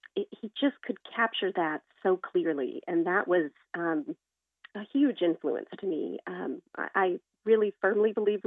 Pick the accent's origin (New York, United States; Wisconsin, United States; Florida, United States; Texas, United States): Texas, United States; Parker; I grew up in Parker, Texas, outside of the Dallas-Fort Worth area, in a small home with my family on 3 acres of land, and had just very humble beginnings.